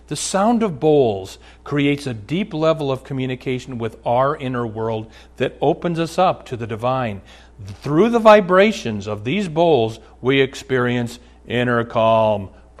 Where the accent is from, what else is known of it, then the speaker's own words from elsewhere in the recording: Omaha, Nebraska, United States; I'm from Omaha.